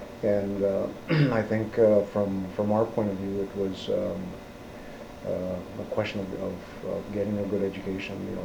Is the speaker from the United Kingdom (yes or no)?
no; Lebret, Saskatchewan, Canada; actually from Muscatine Indian Reserve, which is my home reserve, yeah. But I grew up in LeBret.